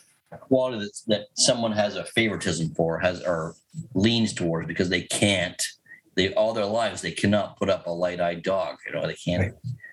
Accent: Canada; Like I come from Canada

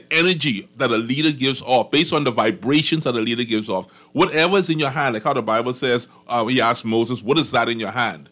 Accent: Bamboo Town, New Providence, Bahamas; I grew up in Bamboo Town.

